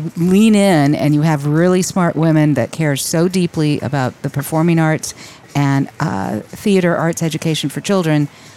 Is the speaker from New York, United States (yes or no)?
no; Los Angeles, California, United States; Yeah, I grew up in Los Angeles, and both my parents worked.